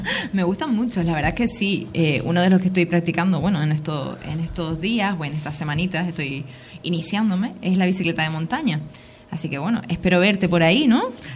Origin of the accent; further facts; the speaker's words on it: Canary Islands, Spain; Bueno, pues vengo de aquí, de Lanzarote. Yo vivo en Costa Teguise.